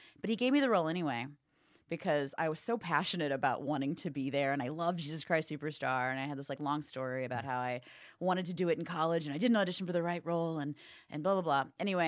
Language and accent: English; Indiana, United States; I'm from Indiana, so I'm still nice and not jaded yet.